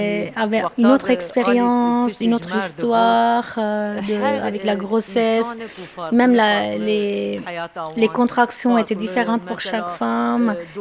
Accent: Turkey; French is a second language; moved away as an adult; now in Switzerland; Je suis arrivée en 2008 en Suisse, voilà, je suis kurde de Turquie.

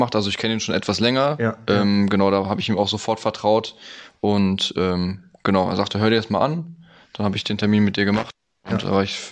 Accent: Lemgo, North Rhine-Westphalia, Germany; 21 Jahre jung. Ich komme aus Lemgo. Mhm. Das ist so Nähe Hannover, Bielefeld.

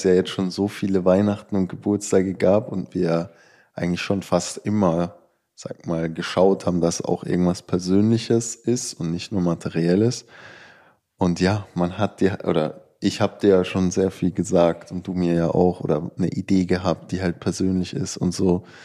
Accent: Netherlands; Bei uns in Holland tragen die Kinder keine Fahrradhelme.

